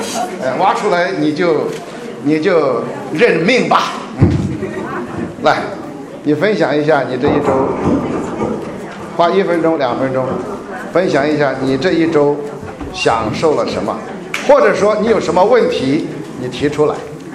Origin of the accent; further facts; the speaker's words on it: China; 如果有篱笆，像我们中国人的院子，围了个篱笆